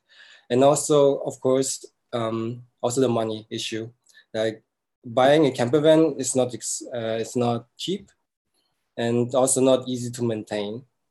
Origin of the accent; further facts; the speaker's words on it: Berlin, Germany; I also was born in Berlin and also raised in Berlin. I'm 35 years old.